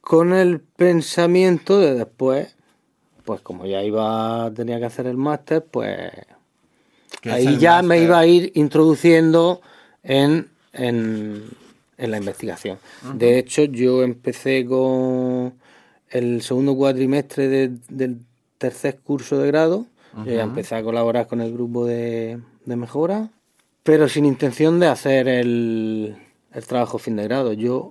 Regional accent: Águilas, Region of Murcia, Spain; now in Orihuela, Spain; Yo soy de Águila y me vine para Orihuela

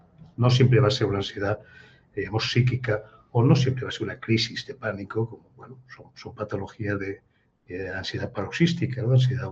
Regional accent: Spain; Yo soy español y no me avergüenzo

